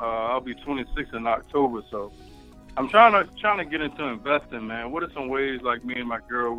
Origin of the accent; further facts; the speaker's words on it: Hampton Roads, Virginia, United States; now in Richmond, United States; I'm in Richmond, Virginia, but I'm actually from Hampton Roads. I don't know if you ever heard of like Virginia Beach.